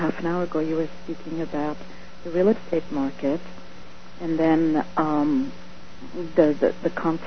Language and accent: English; Los Angeles, California, United States; No, from Los Angeles.